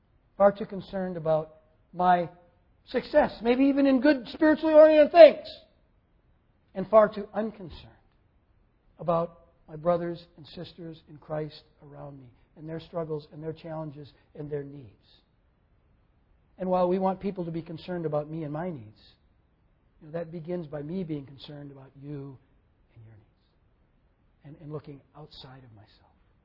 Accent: Minnesota, United States; And you know, though I grew up in Minnesota, I had never been a particularly big hockey fan.

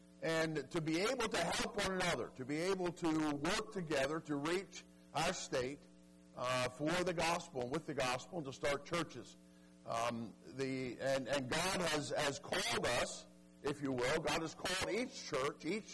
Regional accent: Pennsylvania, United States; I'm from the East Coast, from Eastern Pennsylvania, just north of Philadelphia, and I grew up there, and only child there.

